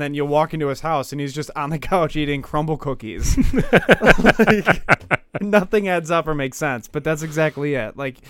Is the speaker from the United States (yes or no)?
no; Ireland; But I'm Irish, so that's what you got.